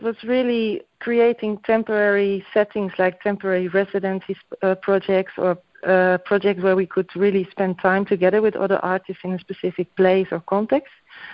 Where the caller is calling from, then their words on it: Brussels, Brussels-Capital Region, Belgium; I'm calling now from my studio in Brussels, so in Belgium.